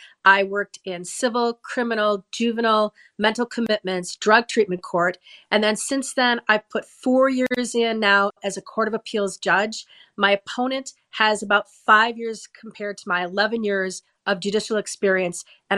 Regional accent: Wisconsin, United States; So my credentials start with I was born and raised in Wisconsin

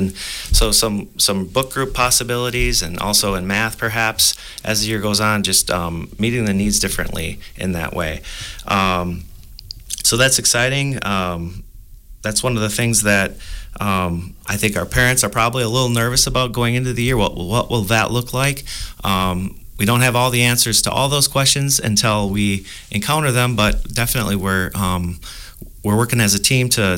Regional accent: Loganville, United States; And I'm a local person. I grew up in Loganville

